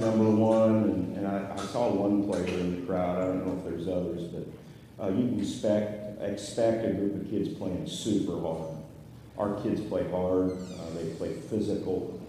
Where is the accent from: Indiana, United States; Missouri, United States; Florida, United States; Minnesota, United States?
Missouri, United States; Nixa; now in Lebanon, United States; I worked for 4 years at my alma mater, Nixa High School, before that, where I graduated. I went to Southwest Missouri State University, now Missouri State.